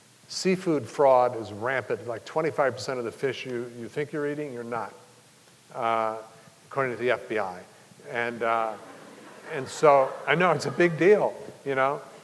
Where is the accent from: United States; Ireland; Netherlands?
United States; Arizona; That's how I grew up around the Hopi in Arizona